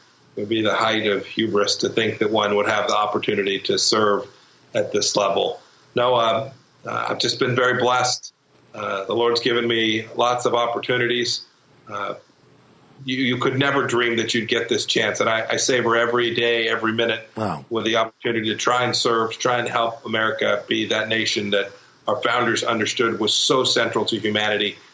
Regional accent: Santa Ana, California, United States; I grew up in Santa Ana.

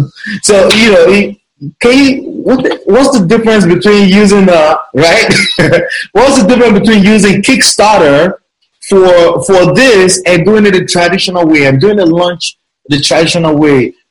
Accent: Nigeria; I'm from Nigeria. My parents are from Nigeria.

